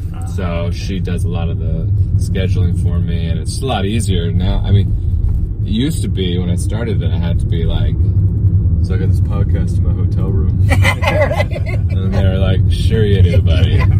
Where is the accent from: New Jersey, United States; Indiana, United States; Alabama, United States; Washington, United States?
Washington, United States; Everett; But I flew in from Everett, which is my hometown.